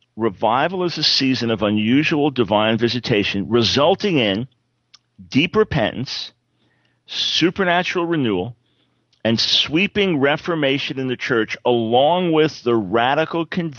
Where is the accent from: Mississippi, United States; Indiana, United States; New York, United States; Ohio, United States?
New York, United States; Long Island; moved away as an adult; now in Maryland, United States; my wife and I, when we got married, we were both now from Long Island background. That's where we grew up in the Lord together. Then we moved from there to Maryland, a little bit north of D.C.